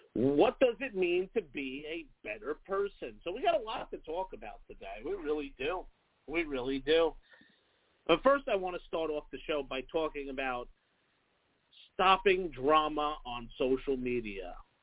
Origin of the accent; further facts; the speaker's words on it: New York, United States; I'm from New York. I'm an Italian from New York. We're just loud people.